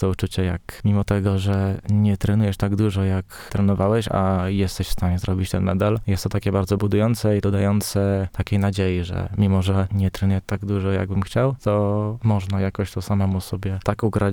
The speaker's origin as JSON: {"language": "Polish", "town": "Warsaw", "region": "Masovian Voivodeship", "country": "Poland", "lives_now": "Olsztyn, Poland", "said": "bo ja z Warszawy jestem"}